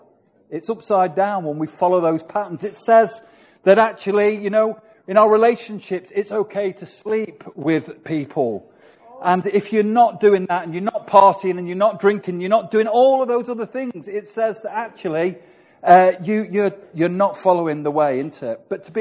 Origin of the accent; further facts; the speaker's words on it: United Kingdom; Tea used to be our favourite drink as British, but it's not now, it's coffee.